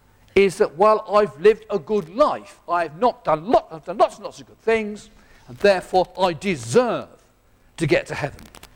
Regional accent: United Kingdom; We're British, so we go to the Christian heaven.

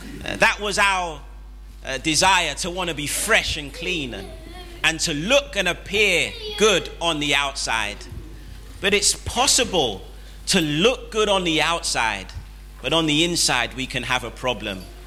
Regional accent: London, United Kingdom; growing up in Southeast London, we just thought we were the bee's knees.

